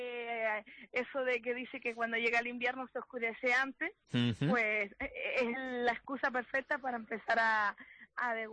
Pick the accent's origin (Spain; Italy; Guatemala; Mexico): Spain; Canary Islands; todos somos canarios